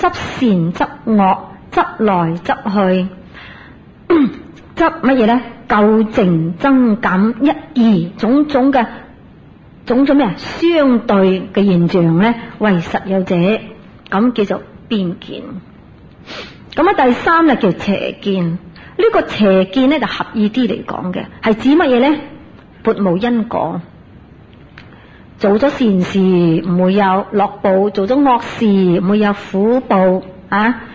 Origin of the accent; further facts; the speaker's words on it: China; 譬如讲啊，我哋中国人最兴噶啦